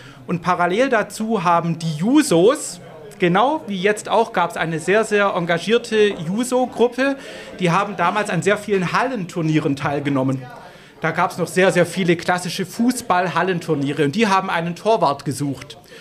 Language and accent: German; Hochdorf, Baden-Württemberg, Germany; Und ich bin groß geworden in Hochdorf, hier im Landkreis Essingen. Kleiner Ort, damals 4.500 Einwohner.